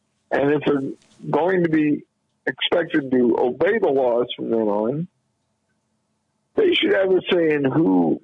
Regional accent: Indiana, United States; Since I'm from Indiana, that's an obvious reason right there.

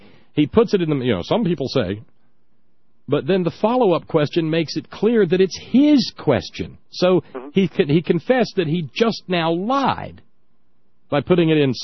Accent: the South, United States; Yeah, I'm a Southerner, but I'm not a Southerner like their Southerners kind of moments.

